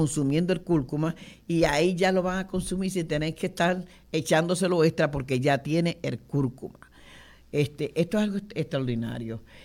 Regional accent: Dominican Republic; Como dominicana, todo dominicano que habla de este tipo de ajicito

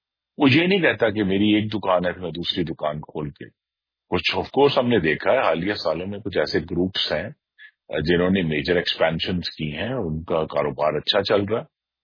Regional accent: Gujranwala, Punjab, Pakistan; جو پنجاب کے سب بڑے شہر ہیں بشمول میرا شہر گجرانوالہ

